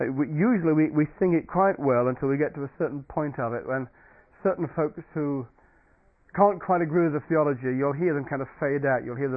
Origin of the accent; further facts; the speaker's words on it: Stoke-on-Trent, West Midlands, United Kingdom; I'm a real townie anyway, where I grew up in Stoke-on-Trent, and for me, the nearest tree was a mile away in the local park.